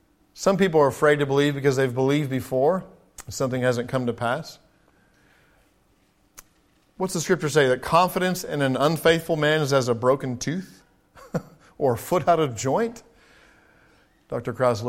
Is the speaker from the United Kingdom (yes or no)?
yes; England, United Kingdom; if I can use some English vernacular. Since I grew up in England, might as well use some of it.